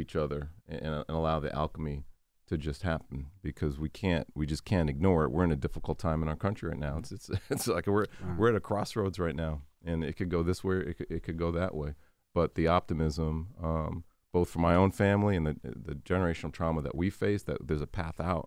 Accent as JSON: {"language": "English", "town": "Boston", "region": "Massachusetts", "country": "United States", "tie": "born or raised there", "said": "I mean, Boston? I grew up in Boston, so, you know, boy."}